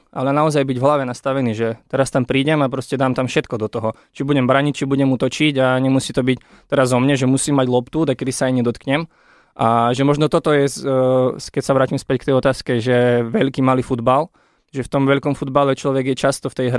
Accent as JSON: {"language": "Slovak", "region": "Žilina Region", "country": "Slovakia", "lives_now": "Bratislava, Slovakia", "said": "čiže my sme chlapci z Oravy, ktorí sú v Bratislave"}